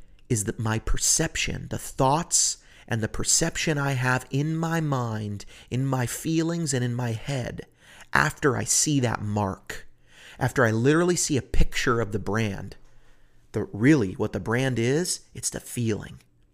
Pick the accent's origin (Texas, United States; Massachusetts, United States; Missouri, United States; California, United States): California, United States; San Francisco; moved away as an adult; now in Nashville, United States; I mean, I grew up in San Francisco. I lived there for 30 years before I moved to Nashville.